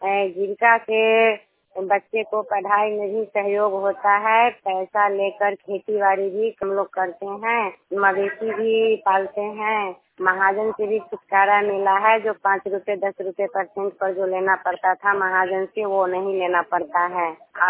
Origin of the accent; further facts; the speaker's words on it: Pahladpur, Bihar, India; मैं पहलादपुर पंचायत के रहने वाली हूँ